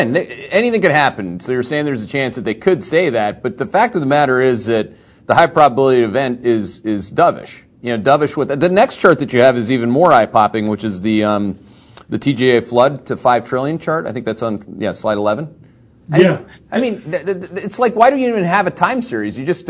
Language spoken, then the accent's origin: English; Ireland; And I think that I'm Irish.